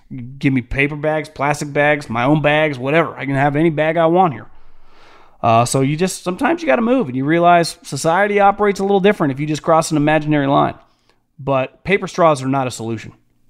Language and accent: English; California, United States; Trust me, I'm from California. We've been doing that forever.